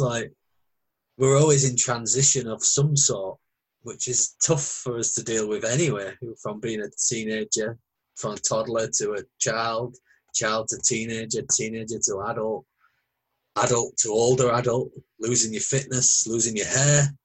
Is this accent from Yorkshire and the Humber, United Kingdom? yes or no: yes; Hull, Yorkshire and the Humber, United Kingdom; I'm originally from Hull, which is 100-odd mile away.